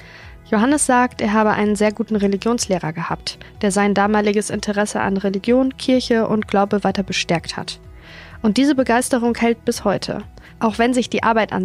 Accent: Haselünne, Lower Saxony, Germany; born there; also born or lived in Dortmund; Ich bin 26 Jahre alt und Regionalmanagerin beim Zweckverband Erholungsgebiet Hasetal. Ich bin in Haselünne geboren, bin dann für meine Ausbildung in Dortmund gewesen und jetzt wieder zurückgekommen.

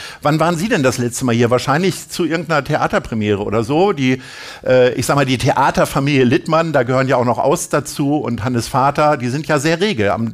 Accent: Hannover, Lower Saxony, Germany; born there; now in Hamburg, Germany; Ich bin jetzt seit 1996 in Hamburg, bin geboren in Hannover. Das heißt, ich bin jetzt schon länger in Hamburg als in Hannover.

